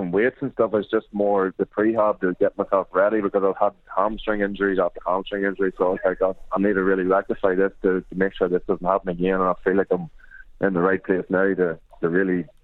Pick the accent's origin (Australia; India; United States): Australia; since I came from Australia